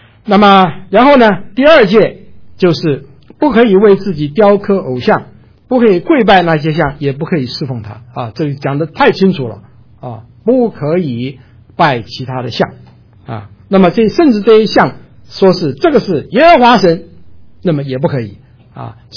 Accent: China; 所以他基本上面的我们中国人想得出来的神他都拜啊

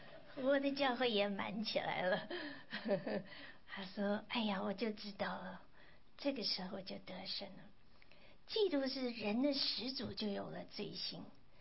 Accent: China; 我们中国人说打的半死，那更好，形容的更好，叫做半死。

